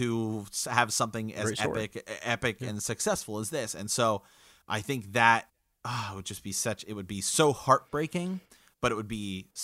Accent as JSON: {"language": "English", "region": "Ohio", "country": "United States", "said": "We're from the Kingdom of Ohio, so you see these."}